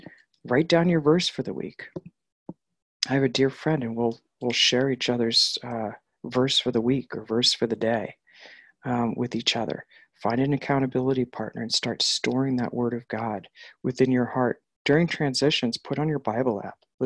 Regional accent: New York, United States; I grew up on Long Island and I used to say the F-bomb as an adjective, verb and noun.

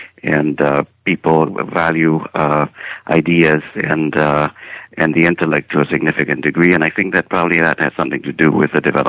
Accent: Chile; also born or lived in Argentina; My mother was North American from New York, my father Chilean, and I grew up between primarily in Chile, but also studied in Argentina

